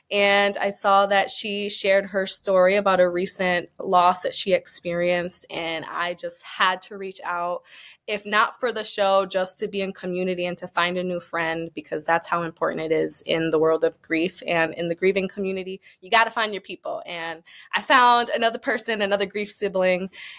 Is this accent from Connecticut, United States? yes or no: yes; Connecticut, United States; And, you know, I'm from Connecticut. I'm from the East Coast.